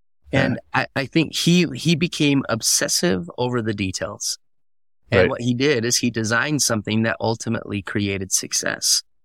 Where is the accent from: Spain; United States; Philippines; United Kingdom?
United States; Heber City, Utah; I grew up in Heber City, Utah, small little town, and it's a wrestling community.